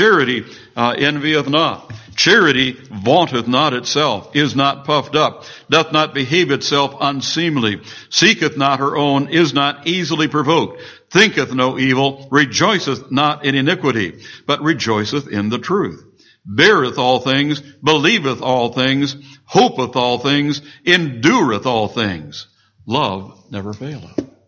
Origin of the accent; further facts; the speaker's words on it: Peoria, Illinois, United States; I grew up in Peoria where they build those things.